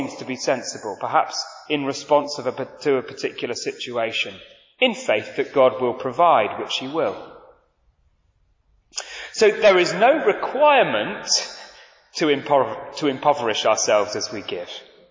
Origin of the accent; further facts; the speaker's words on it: Manchester, North West England, United Kingdom; I grew up in Manchester